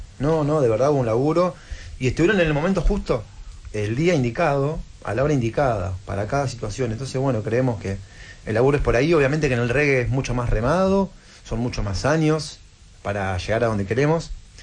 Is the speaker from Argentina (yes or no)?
yes; La Plata, Buenos Aires Province, Argentina; also born or lived in Berisso; Iban a La Plata, donde somos nosotros, somos de Berisso y de La Plata.